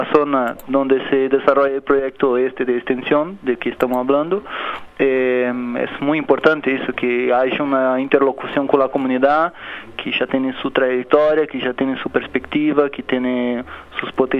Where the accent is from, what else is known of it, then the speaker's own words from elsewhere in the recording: Brazil; Spanish is a second language; moved away as an adult; now in Rivera, Uruguay; yo ahora estoy radicado en Rivera. Claro. Hace un año y algunos meses que llegué acá. Vengo desde Brasil. Estaba antes de venir acá, hacía parte de mis estudios de doctorado en la ciudad de Florianópolis, en una universidad pública, sí, Santa Catarina.